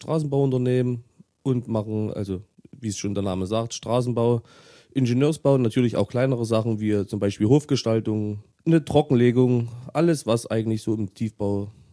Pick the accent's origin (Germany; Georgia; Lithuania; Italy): Germany; Herrengosserstedt, Saxony-Anhalt; Also, ich komme aus Herrengosserstädt. Das ist ein kleines Dörfchen südlich Sachsen-Anhalt, zur Grenze zu Thüringen.